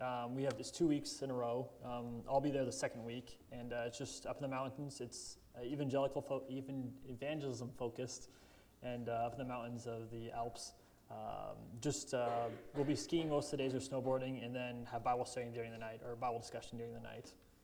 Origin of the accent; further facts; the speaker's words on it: United States; now in France; which was very hard for me as an American growing up in the university system here.